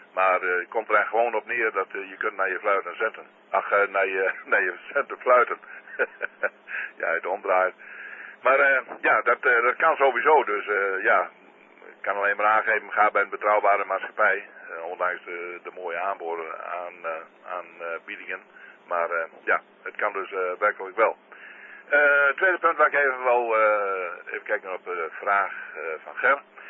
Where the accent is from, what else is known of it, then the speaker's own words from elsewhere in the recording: Drenthe, Netherlands; QTHS Norg en ik kom van Drenthe.